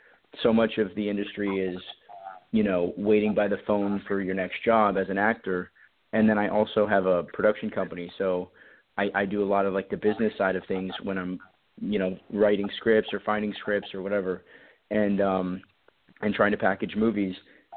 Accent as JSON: {"language": "English", "region": "Colorado", "country": "United States", "tie": "born or raised there", "said": "I grew up in Colorado, and so I grew up, like, snowboarding and skating, and I love the snow."}